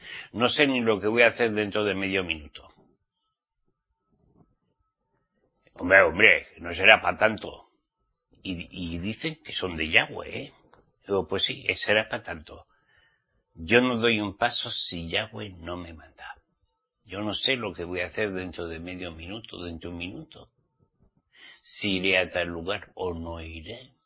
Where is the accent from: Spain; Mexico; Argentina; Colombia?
Spain; born there; ¿Cómo soy español? ¿Ah? Al menos mi papá y mi mamá me trajeron así, en España.